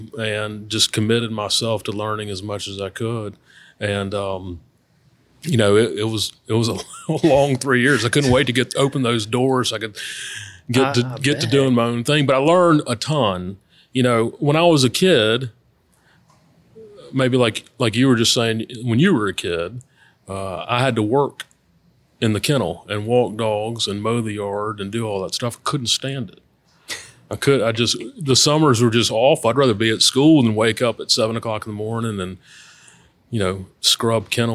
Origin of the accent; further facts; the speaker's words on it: Baton Rouge, Louisiana, United States; Well, I am born and raised in Baton Rouge, actually not far from here. In Stanford Place